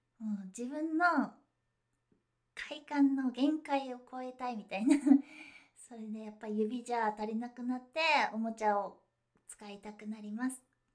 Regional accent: Kyushu, Japan; 出身地は九州です。九州はとにかく食べ物がたくさんあって、もう外食するに困らない場所ですね。

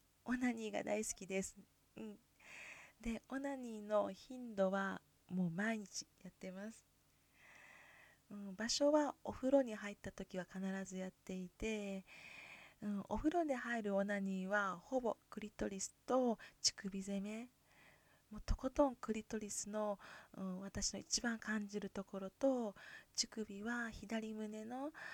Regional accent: Kansai, Japan; accent: Kansai dialect; 特に私、関西弁が本当にきつかったので、もう今でもちょっと気を抜くとどこかしら関西弁が出てしまうところもあるんですが、

